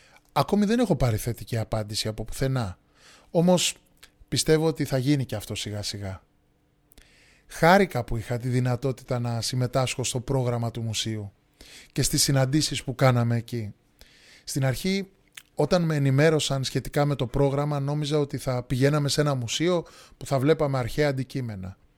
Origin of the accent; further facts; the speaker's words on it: Syria; now in Greece; Μέσα στο χώρο του δωματίου μου έχω μεταφέρει κατά κάποιο τρόπο το επάγγελμα που έκανα στην πατρίδα μου. Στη Συρία ασχολιόμουν με ηλεκτρονικούς υπολογιστές και επιδιόρθωνα κινητά τηλέφωνα.